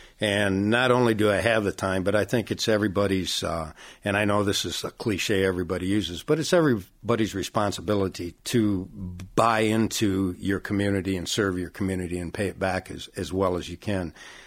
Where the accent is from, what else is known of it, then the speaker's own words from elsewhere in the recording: Kalamazoo, Michigan, United States; I am a lifelong resident of Kalamazoo, been here my whole life. I grew up in the Edison neighborhood. We knew it as Washington Square back then